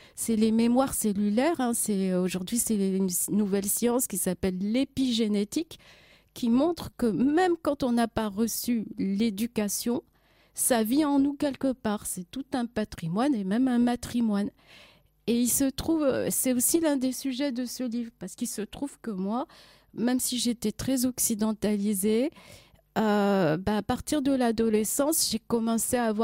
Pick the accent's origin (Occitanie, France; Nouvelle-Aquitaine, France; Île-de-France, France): Île-de-France, France; Paris; born there; je suis née à Paris, dans le 12e. Comme on entend, je pense à ma voix, j'ai vraiment grandi ici. Je suis une afro-descendante de la diaspora.